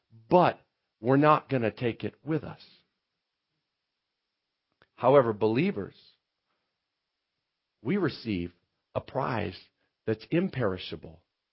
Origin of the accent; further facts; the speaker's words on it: Minnesota, United States; I grew up in Minnesota. I still don't understand, you know, anyway.